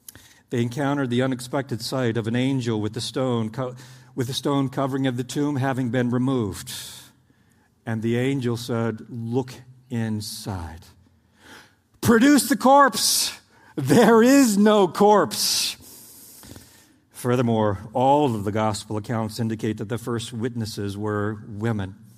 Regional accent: Oklahoma, United States; this was one of the things I had nightmares about growing up in Oklahoma, tornadoes.

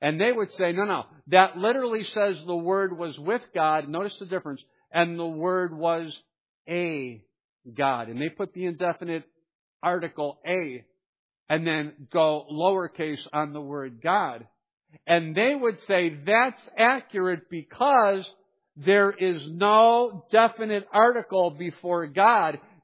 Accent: Wickliffe, Ohio, United States; also born or lived in Cleveland, United States / Mentor, United States; And I could say, "Well, I went to high school in Mentor, Ohio." You say, "Okay, so where did you grow up?" And I would say, "Well, I grew up in Wycliffe, Ohio."

